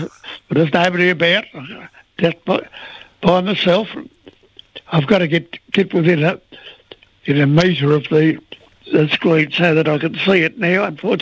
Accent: Clunes, Victoria, Australia; I suppose I should have supported Collingwood because Clunes is my hometown.

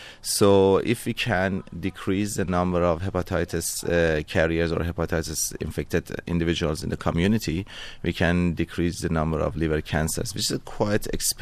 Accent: Iran; now in Mildura, Australia; Yeah, I originally am from Iran and I had my medical training in Turkey. And I have been in Australia for last 11 years, 10 years, 11 years, and in Mildura for last 7 years.

